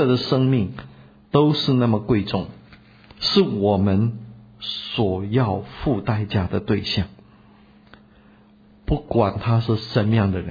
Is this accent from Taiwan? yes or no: no; Fujian, China; 在我的同胞中间，我是福建人，我有机会向福建人传